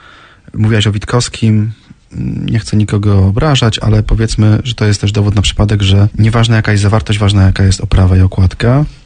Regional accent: Zielona Góra, Lubusz Voivodeship, Poland; born there; bo przecież jestem zielonogórzaninem z urodzenia

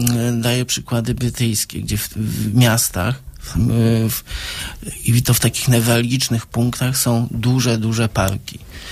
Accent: Zielona Góra, Lubusz Voivodeship, Poland; Ja jako zielonogórzanin z urodzenia i dziecko, które kończyło tę podstawówkę.

